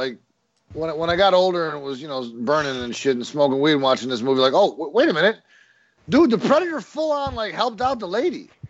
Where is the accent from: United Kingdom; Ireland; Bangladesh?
Ireland; I'm Irish, man.